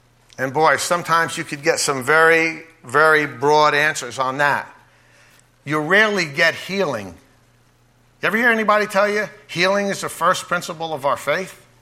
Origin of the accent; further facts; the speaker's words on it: New Jersey, United States; I come from the East, as our brother seemed to indicate, New Jersey. I know that seems like a foreign land to many of you. You think it's in another continent, but it's not. It's near New York City. We talk a little differently.